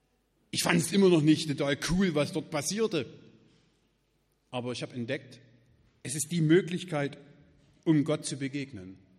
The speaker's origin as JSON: {"language": "German", "region": "Saxony", "country": "Germany", "said": "ich komme aus Gebirge, ein kleiner Ort in der Nähe von Marienberg."}